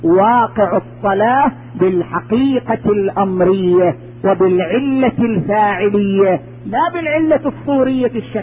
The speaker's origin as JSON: {"language": "Arabic", "town": "Qatif", "region": "Eastern Province", "country": "Saudi Arabia", "said": "والحمد لله الجمعية الخيرية عندنا بالقطيف في هذه السنوات الأخيرة"}